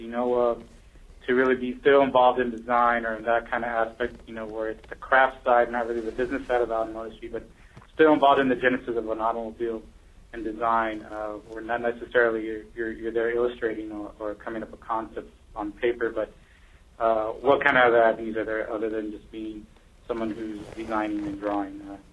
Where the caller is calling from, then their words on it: San Antonio, Texas, United States; I'm calling from San Antonio, Big Ed's hometown.